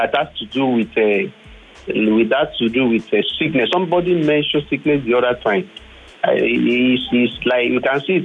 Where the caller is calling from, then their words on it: Ajah, Lagos, Nigeria; calling from Ajah.